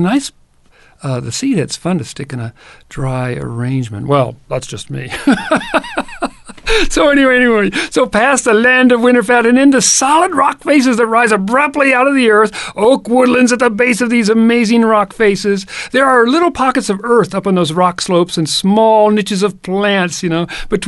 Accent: Kentucky, United States; Back south in the south, in my home state of Kentucky

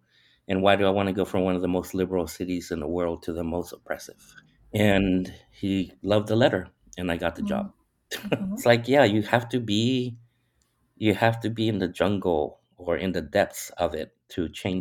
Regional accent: Tijuana, Baja California, Mexico; it turned out to be exactly where I grew up in the Zona Norte in Tijuana.

